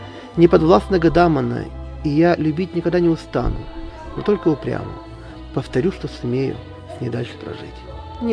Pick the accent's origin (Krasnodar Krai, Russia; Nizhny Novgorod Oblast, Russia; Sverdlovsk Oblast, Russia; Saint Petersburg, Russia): Sverdlovsk Oblast, Russia; Kamensk-Uralsky; Стихотворение о моем родном городе Каменске-Уральске.